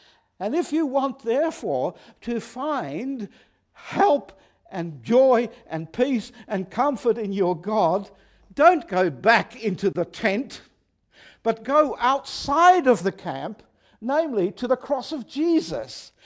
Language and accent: English; Tasmania, Australia; I well remember as a young boy in my hometown in Tasmania